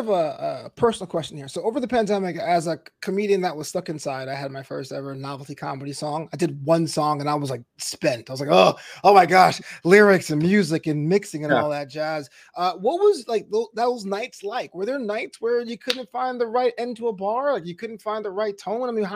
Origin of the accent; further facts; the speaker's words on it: Brooklyn, New York, United States; also born or lived in Florida; I mean, I'm originally from Brooklyn myself, and I went to college in Florida